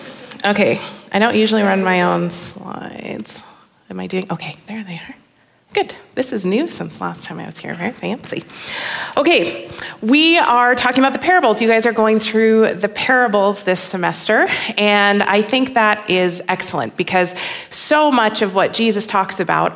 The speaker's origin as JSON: {"language": "English", "town": "Minneapolis", "region": "Minnesota", "country": "United States", "tie": "born or raised there", "said": "I grew up in Minneapolis, like right in the middle of the city. The metro area of Minneapolis is about 4 million people. So, did not grow up on a farm."}